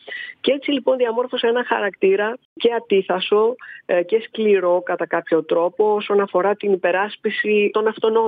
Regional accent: Oikisiani, Greece; εγώ μεγάλωσα εδώ στην Οικίσιανη, φυσικά εδώ τελείωσα μέχρι και το Λύκειο το 1978, μεγάλωσα σε έναν τόπο, σε ένα χωριό, κεφαλοχώρι επαναλαμβάνω, μιλάμε για περίπου 3.000 κατοίκους τότε

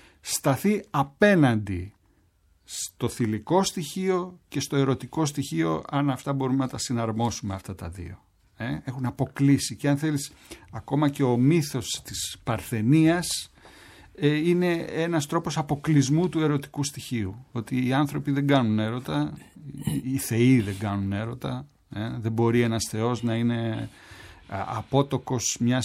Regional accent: Athens, Attica, Greece; also born or lived in Crete; Εγώ ως παιδί της Κυψέλης, Κυψελιώτης, έχω γεννηθεί στην Κρήτη, αλλά μεγάλωσα στην Κυψέλη κυρίως.

